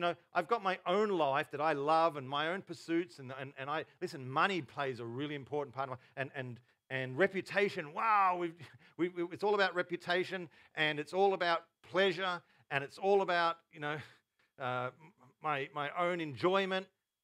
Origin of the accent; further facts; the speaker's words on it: Yarrawonga, Victoria, Australia; I grew up in Yarrawonga, a country town, about 4,000 people on the Murray, top of Victoria.